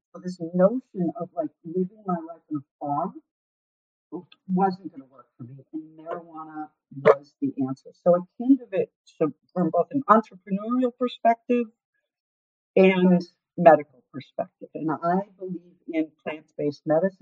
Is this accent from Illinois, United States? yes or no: yes; Illinois, United States; And I'm from Illinois.